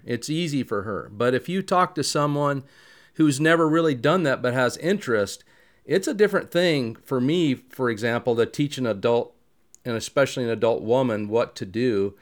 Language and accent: English; Oregon, United States; Where I grew up in Eastern Oregon, there wasn't really an opportunity to learn in the way that you're talking about.